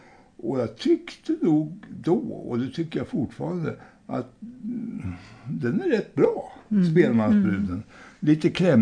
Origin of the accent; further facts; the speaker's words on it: Trosa, Södermanland, Sweden; Och den hade jag hemma i Trosa.